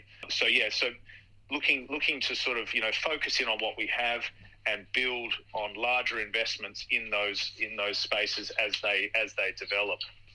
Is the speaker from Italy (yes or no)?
no; Australia; not only as an Australian who is very comfortable with my home stock exchange